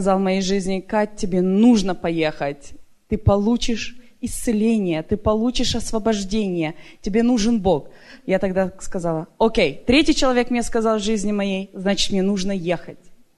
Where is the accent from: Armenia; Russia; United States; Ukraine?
United States; Maine; я приехала из Мейна.